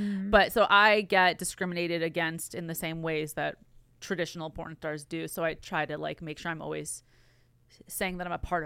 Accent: Glendale, California, United States; I'm from Glendale, California, which is like, it's LA, right? But I feel like it's also very different from LA.

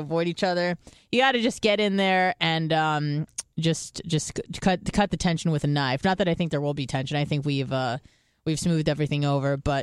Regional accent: California, United States; I'm from California, but I'm becoming the problem from Florida.

